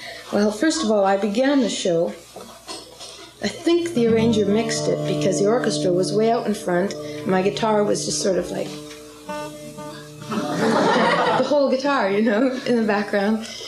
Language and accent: English; Saskatoon, Saskatchewan, Canada; no, actually, I'm from Saskatoon, Saskatchewan.